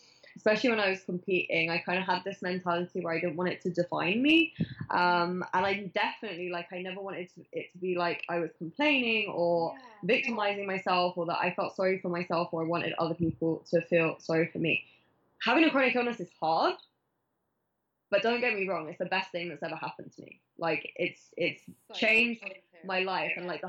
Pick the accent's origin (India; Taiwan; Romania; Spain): Spain; I grew up in Spain.